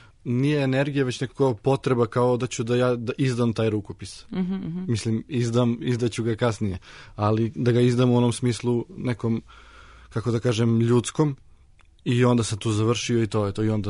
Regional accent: Leskovac, Southern and Eastern Serbia, Serbia; Bio sam na Hisaru, to je Brdašce kod nas u Leskovcu.

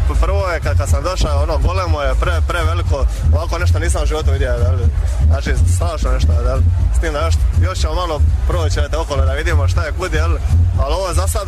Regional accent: Croatia; Većina i kod nas dole, znači u Hrvatskoj, ista stvar, jel?

